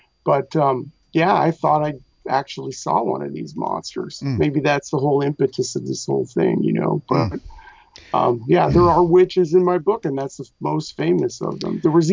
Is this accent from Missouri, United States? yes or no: no; Albuquerque, New Mexico, United States; I grew up in New Mexico. It's a state, not a country. I grew up in New Mexico, Albuquerque.